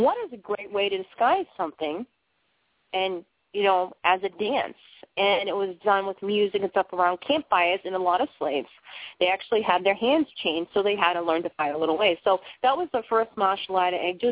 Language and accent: English; Boston, Massachusetts, United States; accent: Bostonian; you know, with my Bostonian accent, I'm telling you, I brutally slaughter words.